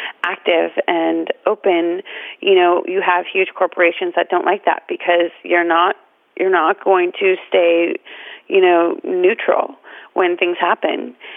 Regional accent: Omaha, Nebraska, United States; I come from a very conservative Republican family. I grew up in Omaha, Nebraska.

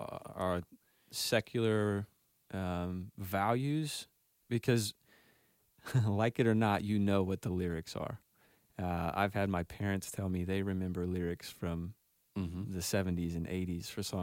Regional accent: Missouri, United States; We're from Missouri. We have to know Paul Harvey.

